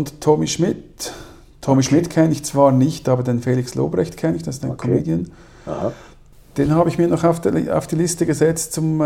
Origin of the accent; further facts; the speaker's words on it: Switzerland; also ich als Schweizer ist es relativ schwierig, dass es in der Schweiz sehr wenig Podcasts gibt